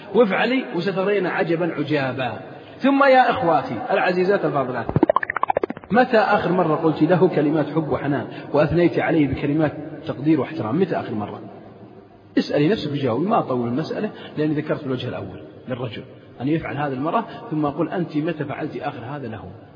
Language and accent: Arabic; Saudi Arabia; ليس في بلادنا السعودية